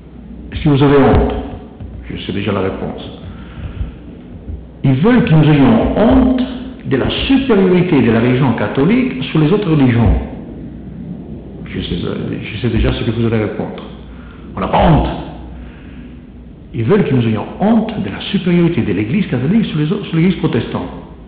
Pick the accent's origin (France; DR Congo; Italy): Italy; French is a second language; je me autodénonce, je suis italien, je vais me dénoncer.